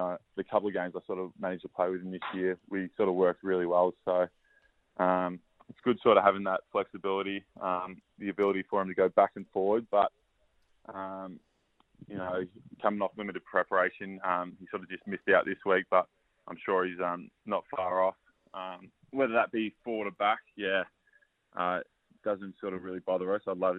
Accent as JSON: {"language": "English", "town": "Bright", "region": "Victoria", "country": "Australia", "moved": "as an adult", "lives_now": "Perth, Australia", "said": "I'm from Bright, so a couple of hours out of Melbourne. So ever since I've got to Perth, it's been a pretty easy transition."}